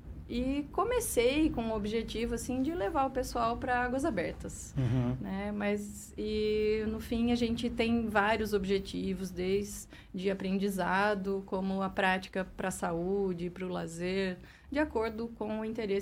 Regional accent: São Paulo, Brazil; moved away as an adult; now in Ponta Grossa, Brazil; eu não sou de Ponta Grossa, né? Eu sou do interior de São Paulo, eu vim para cá por conta da UEPG, que graças a Deus deu tudo certo. Estou aqui desde 2016 como professora no Departamento de Educação Física.

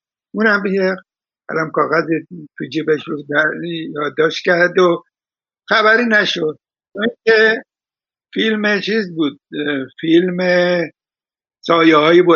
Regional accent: Iran; استفاده نکردم چون که خودم جنوبی هستم

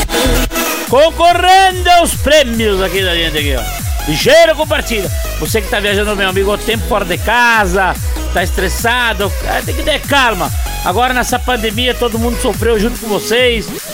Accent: Lajado dos Pintos, Brazil; Sabia que eu sou de Lajados Pinto e ele também é?

